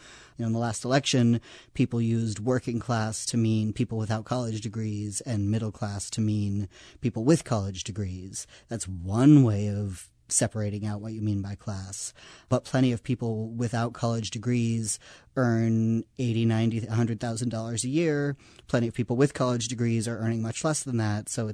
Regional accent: Seattle, Washington, United States; there was a little clump of people where I grew up in Seattle who were all interested in revolution and so on

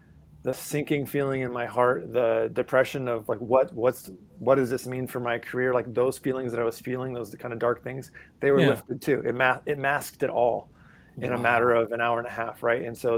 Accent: Lincoln, Nebraska, United States; now in Seattle, United States; We live in the Seattle area. We are originally both from Lincoln, Nebraska.

